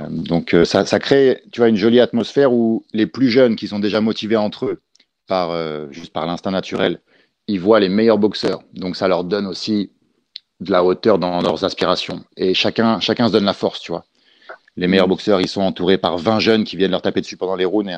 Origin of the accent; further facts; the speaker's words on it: Paris, Île-de-France, France; Moi, je viens de Paris. Je suis entre Paris et Munich, et en Allemagne.